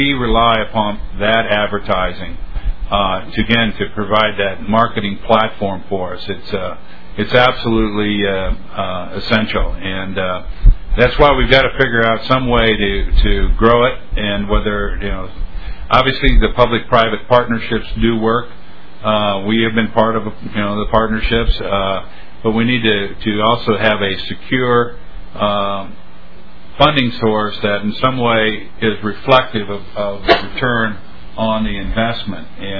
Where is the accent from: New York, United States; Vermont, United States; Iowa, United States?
Iowa, United States; moved away; I am an escaped Iowan. I grew up in Iowa.